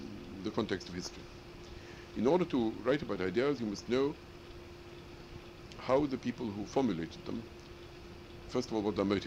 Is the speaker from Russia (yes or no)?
yes; Russia; English is a second language; now in United Kingdom; partly because I came from Russia, and that was therefore the collision of two cultures